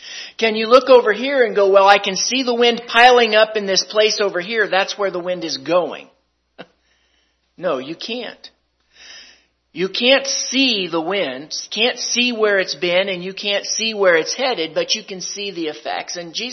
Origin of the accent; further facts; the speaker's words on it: Kansas, United States; Now, I'm from Kansas, so that's a dumb question to ask me.